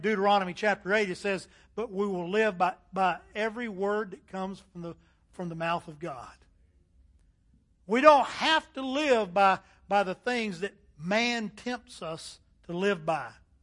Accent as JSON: {"language": "English", "town": "Charlotte", "country": "United States", "tie": "born or raised there", "said": "We visited Charlotte, my hometown, about 3 weeks ago, so I could see my sister"}